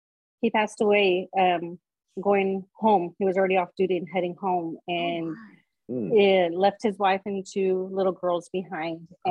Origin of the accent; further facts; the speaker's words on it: Uvalde, Texas, United States; I'm from Uvalde, Texas, born and raised